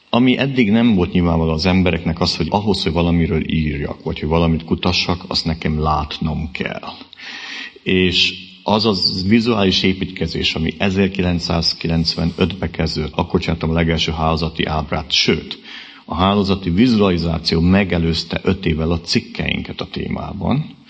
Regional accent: Transylvania, Romania; Ugye én a kommunizmus Erdélyében nőttem fel

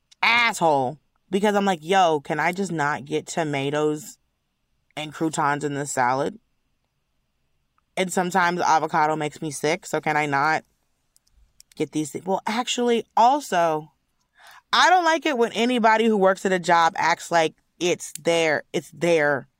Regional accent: United States; I'm an American. I can't do this math.

